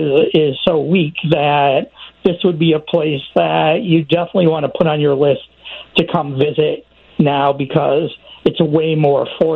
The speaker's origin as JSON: {"language": "English", "country": "United States", "lives_now": "Singapore", "said": "I'm not Singaporean, I'm from the United States"}